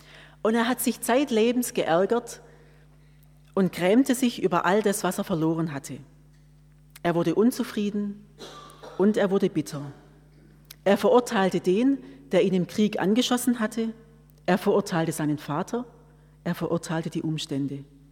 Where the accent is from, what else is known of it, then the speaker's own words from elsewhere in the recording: Deufringen, Baden-Württemberg, Germany; born there; now in Aidlingen, Germany; Also gebürtig aus Däufringen, aber schon viele Jahre hier in Aidlingen in der Schwesternschaft.